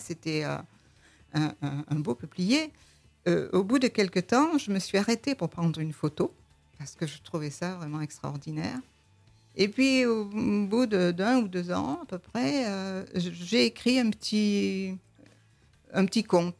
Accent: Provence-Alpes-Côte d'Azur, France; born there; Bien sûr, bon, moi je suis provençale de naissance.

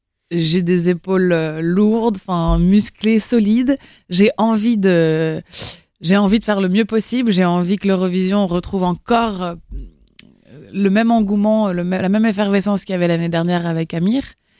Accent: Lyon, Auvergne-Rhône-Alpes, France; born there; also born or lived in Los Angeles, United States / Miami, United States; je suis née à Lyon, et grâce au travail de mon père, on a eu l'occasion de découvrir les États-Unis. J'ai vécu à Los Angeles et à Miami quand j'étais plus jeune. Et puis ensuite, à 17 ans, j'ai quitté ma famille pour aller, pour rentrer en France, à Lille

